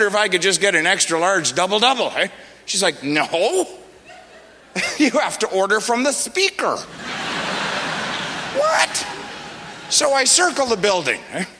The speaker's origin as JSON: {"language": "English", "country": "Canada", "said": "I'm a Canadian. I want my Tim Hortons."}